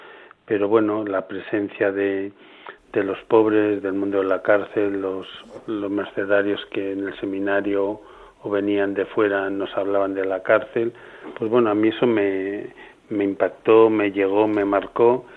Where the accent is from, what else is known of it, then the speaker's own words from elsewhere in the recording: Alcorisa, Aragon, Spain; Yo siempre tuve modelo el cura de mi pueblo, ¿no? Un pueblo Alcoriz, a Teruel.